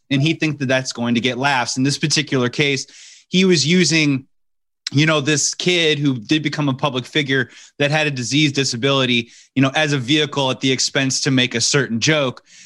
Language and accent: English; Chicago, Illinois, United States; Obviously, I'm from Chicago. I went to Second City.